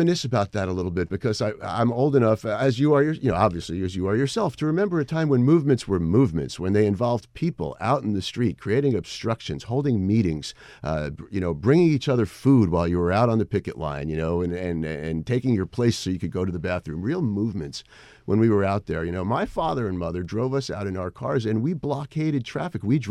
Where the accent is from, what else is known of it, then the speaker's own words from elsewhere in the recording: New York City, New York, United States; I was born in the Bronx, New York in 1961. I grew up primarily in the southern part of Queens, a neighborhood called Howard Beach. My schools were in Ozone Park.